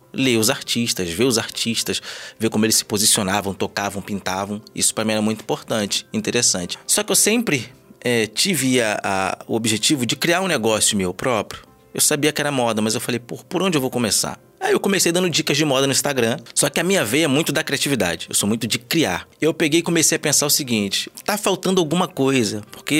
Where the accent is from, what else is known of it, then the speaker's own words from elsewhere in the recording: Rio de Janeiro, Brazil; also born or lived in Salvador; eu morei no Rio, nasci no Rio, me mudei, o relacionamento da minha mãe com meu pai não deu certo, ela foi embora pra Salvador, senti a saudade da família. Cheguei em Salvador, não consegui me adaptar, por incrível que pareça, à cidade